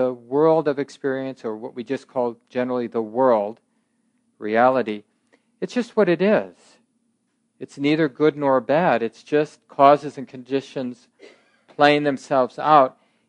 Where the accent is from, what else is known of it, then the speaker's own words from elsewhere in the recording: Minneapolis, Minnesota, United States; I grew up in North Minneapolis, but where I grew up, and at the time I grew up, it was a very provincial place, very homogeneous place